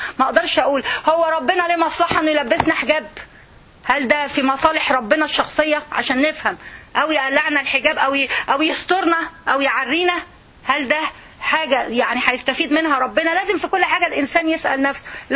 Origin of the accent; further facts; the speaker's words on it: Egypt; now in United States; مصر هي أمي نيلها هو دمي